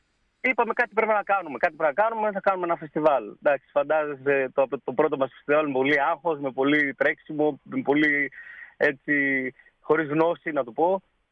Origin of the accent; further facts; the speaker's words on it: Epirus, Greece; Υπήρχε ένας πυρήνας ανθρώπων που καταγόμαστε από τα πράγματα, από τα τζουμέρκα. και στο χωριό μου είχαμε τη χαρά να έχουμε